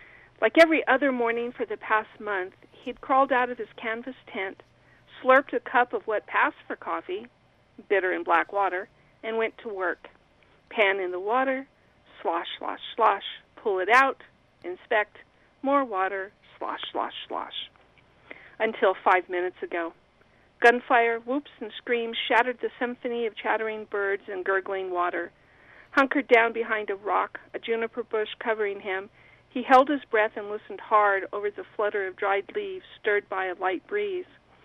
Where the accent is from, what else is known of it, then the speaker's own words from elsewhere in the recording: Las Cruces, New Mexico, United States; I grew up in Las Cruces, you know, down in southern New Mexico.